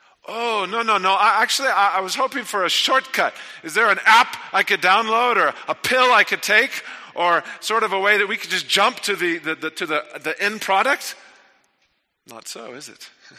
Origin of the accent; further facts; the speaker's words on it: Texas, United States; Chuck Stamey was a man that the Kirbys knew as well in the church where I grew up in Texas.